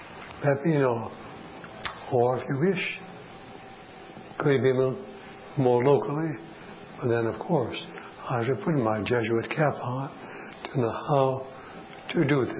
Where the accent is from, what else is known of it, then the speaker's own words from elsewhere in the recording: Dallas, Texas, United States; I grew up in Dallas.